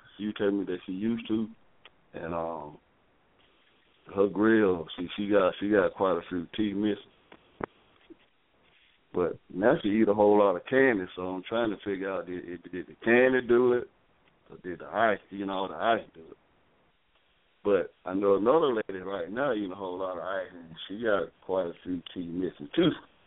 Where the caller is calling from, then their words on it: Lynette, Alabama, United States; Hey, this is … man. Calling from Lynette, Alabama.